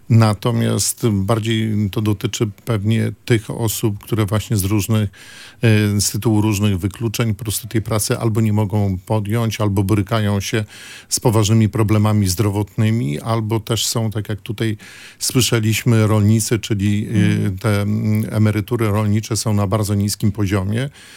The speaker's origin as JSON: {"language": "Polish", "town": "Gdańsk", "region": "Pomeranian Voivodeship", "country": "Poland", "tie": "born or raised there", "said": "czy ja pamiętam jak dorastałem, czy w Brzeźnie, czy na Przymorzu, gdzie wszyscy się fantastycznie znaliśmy"}